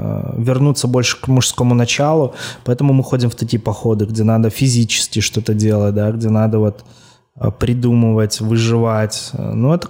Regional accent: Belarus; я, наверное, как, даже как истинный белорус, да, мы белорусы, мы же нация, которая больше выросли на земле

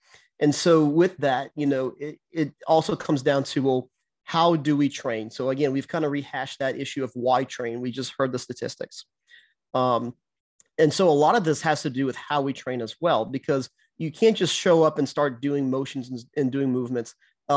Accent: Houma, Louisiana, United States; In Houma, my hometown here, Houma, Louisiana

